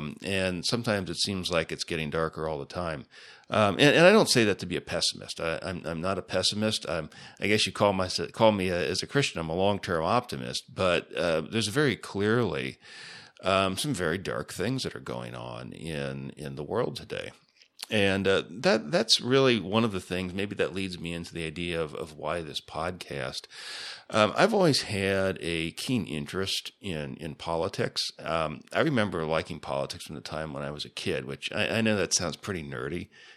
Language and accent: English; Ohio, United States; But I'm a native of the state of Ohio, so I guess I can claim I'm a Buckeye